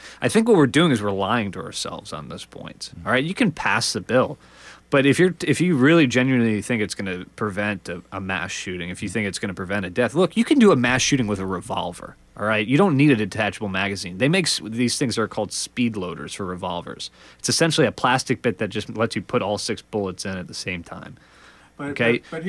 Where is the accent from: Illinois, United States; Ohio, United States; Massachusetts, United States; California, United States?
Illinois, United States; Chicago; I'm from Chicago originally, you know. I've known the city for 26 years now.